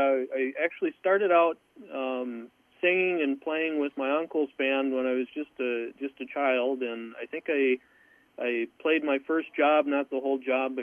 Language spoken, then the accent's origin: English; Mankato, Minnesota, United States; Born and raised in Mankato, yep.